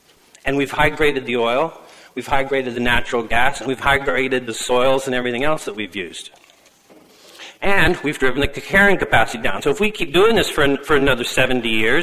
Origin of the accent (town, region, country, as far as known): Colorado, United States; born or raised there